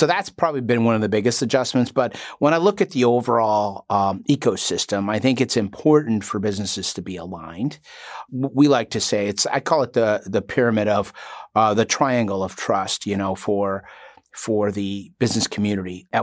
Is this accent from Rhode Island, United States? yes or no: no; Chicago, Illinois, United States; You know, I grew up in Chicago. I've, you know, been a Chicago resident for the majority of my life.